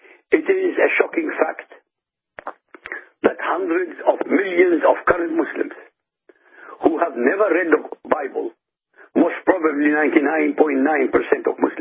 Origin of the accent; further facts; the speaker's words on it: Iraq; born there; first language Arabic; English is a second language; My mother tongue is Arabic, as I was born in Iraq, and very luckily for me, to secular parents.